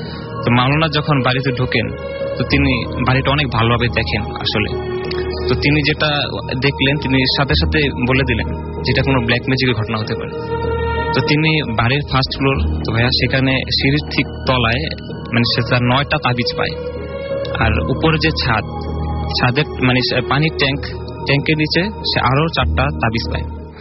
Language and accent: Bangla; Dhaka, Dhaka Division, Bangladesh; তবে আমি এসেছি রায়েরবাগ ঢাকা থেকে